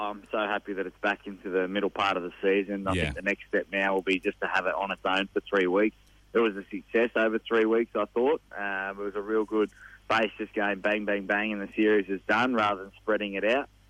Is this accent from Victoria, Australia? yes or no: no; Wagga Wagga, New South Wales, Australia; I grew up in Wagga